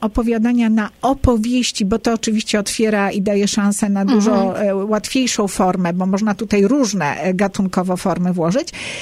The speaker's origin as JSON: {"language": "Polish", "region": "Lublin Voivodeship", "country": "Poland", "said": "Ja jestem z Wyżyny Lubelskiej."}